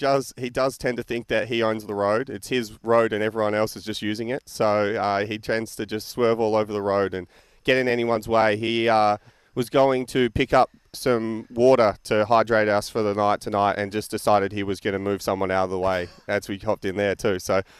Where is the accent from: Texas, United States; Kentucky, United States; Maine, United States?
Kentucky, United States; Hyden; I am from Hyden, Kentucky, but just have a great affinity for Australia, so much so that I put on their accent.